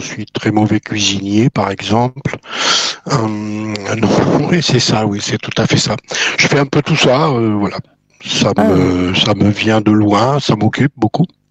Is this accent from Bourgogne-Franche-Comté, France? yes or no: no; Sénergue, Occitanie, France; j'ai commencé tout simplement gamin dans l'église de mon village natal, il s'appelle Sénergue dans l'Aveyron, c'est tout à fait paumé de chez paumé